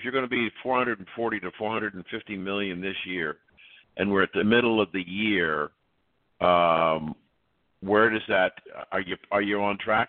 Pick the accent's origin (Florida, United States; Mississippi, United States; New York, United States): Florida, United States; I'm from Southwest Florida